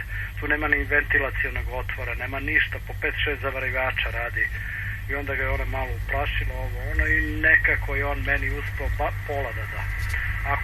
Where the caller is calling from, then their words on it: Belgrade, Serbia; Ja sam iz Beograda, 5 godina sam nezaposlen.